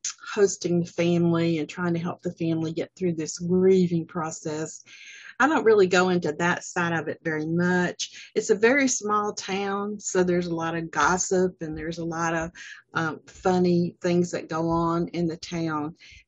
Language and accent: English; the South, United States; And I was born and raised in the South, and when I moved north for 10 years, I realized how different things are as far as the way you're raised